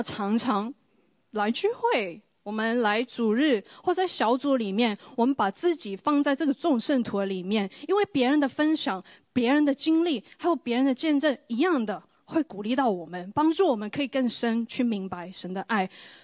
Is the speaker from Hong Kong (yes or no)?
yes; Hong Kong; 可能看我们都是香港人，就同乡就可以坐在一起这样子